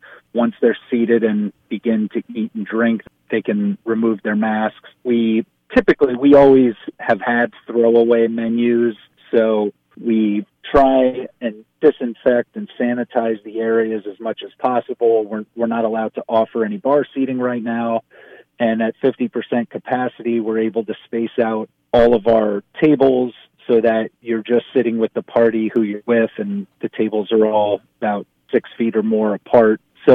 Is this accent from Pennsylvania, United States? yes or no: yes; Pennsylvania, United States; you get in arguments with the people from Philly on what a real cheesesteak is, growing up in the Lehigh Valley